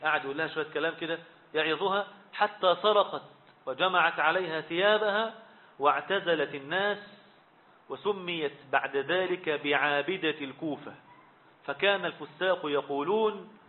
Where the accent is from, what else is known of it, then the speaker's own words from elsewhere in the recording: Zagazig, Sharqia Governorate, Egypt; يعني مثلا ما نقول مثلا عندنا في الزقازيق أكلة حلوة جدا الناس تحبها